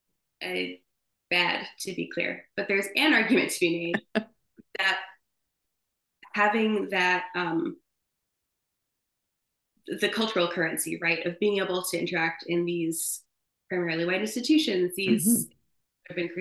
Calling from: California, United States; So I am reading this from California, where there's been a big push for universal pre-K, universal early childhood.

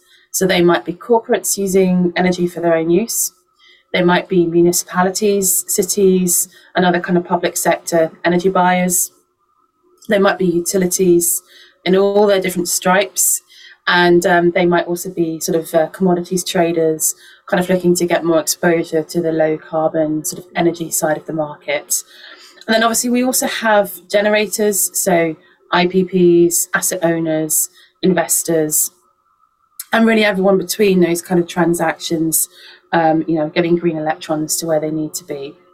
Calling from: London, United Kingdom; So I'm joining you from Solar Media in London, UK

